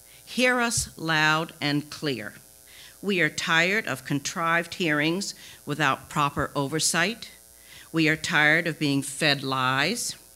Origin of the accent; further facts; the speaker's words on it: Holderness, New Hampshire, United States; from Holderness and live on the right-of-way. I'm one of the three Grafton County Commissioners